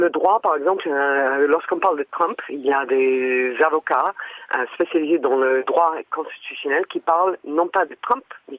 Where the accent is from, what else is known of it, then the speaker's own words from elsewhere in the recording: Ireland; first language English; French is a second language; now in France; je suis irlandaise à la base. Je suis venue en France il y a bien longtemps et j'ai appris le français en fait.